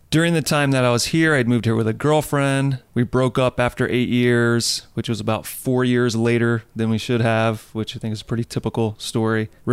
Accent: Baton Rouge, Louisiana, United States; I grew up in Baton Rouge where people hunt and fish.

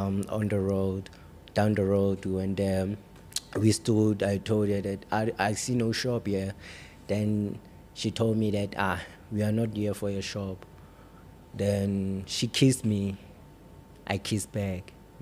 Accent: Klerksdorp, North West, South Africa; I grew up in Klerksdorp, Northwest.

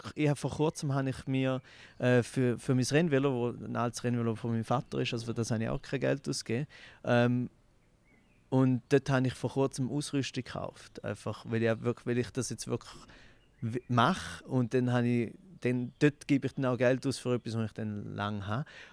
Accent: Goldach, St. Gallen, Switzerland; ich bin zu Goldach aufgewachsen am Bodensee

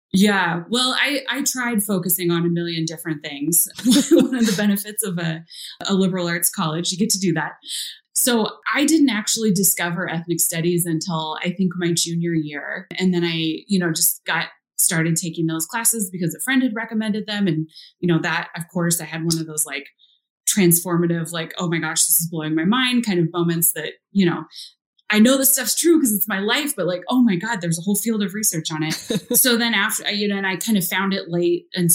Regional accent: Oregon City, Oregon, United States; But I grew up in Oregon City, end of the Oregon Trail.

